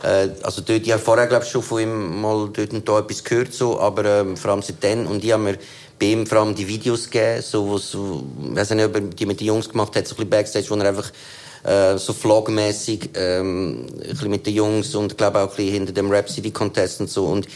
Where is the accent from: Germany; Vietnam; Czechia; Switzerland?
Switzerland; wir als Schweizer sind ja schon ziemlich privilegiert.